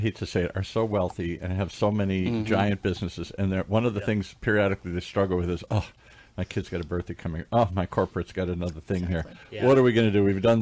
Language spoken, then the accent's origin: English; Midwest, United States; Cookies and milk. That's what I grew up with in the Midwest here.